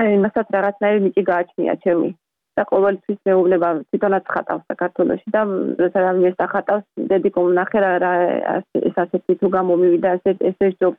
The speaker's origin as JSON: {"language": "Georgian", "town": "Batumi", "region": "Adjara", "country": "Georgia", "tie": "born or raised there", "said": "ზღვის ქალაქში გავიზარდე, ბათუმში გავიზარდე და დღესისამდელ დაბხულობით სულ თითქმის ზღვაზე ვიყავით, იმიტომ რომ ძალიან ახლოს ვცხოვრობ პირდაპირ ცენტრში ქალაქში."}